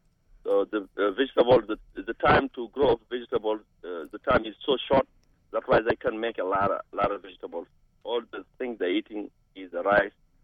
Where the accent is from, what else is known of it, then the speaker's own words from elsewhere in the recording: Mauritania; now in United States; I'm from Mauritania in West Africa.